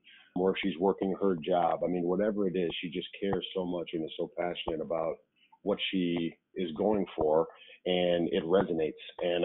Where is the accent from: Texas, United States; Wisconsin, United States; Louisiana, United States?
Wisconsin, United States; Milwaukee; So growing up in Milwaukee, a lot of my friends went to Marquette University.